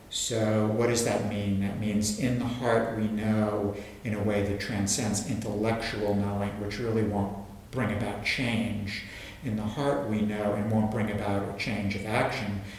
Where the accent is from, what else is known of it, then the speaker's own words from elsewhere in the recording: New York, United States; now in Berlin, Germany; You know, I come from New York, as you know, and you know, classes are filled with students